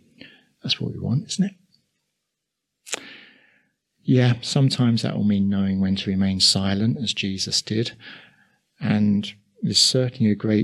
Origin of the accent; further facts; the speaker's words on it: East of England, United Kingdom; accent: Essex; Hopefully he won't get my Essex accent.